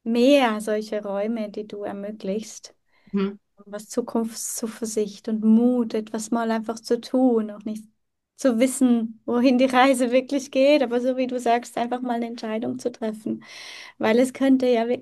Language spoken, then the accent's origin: German; Germany; also born or lived in Romania; now in Switzerland; Ich bin wo ganz anders aufgewachsen, also nicht hier in der Schweiz. Ich bin in Rumänien geboren und sind dann irgendwann, wo ich 8 Jahre alt war, nach Deutschland aufgrund politischer Lage in dem Land, wo nicht sicher war.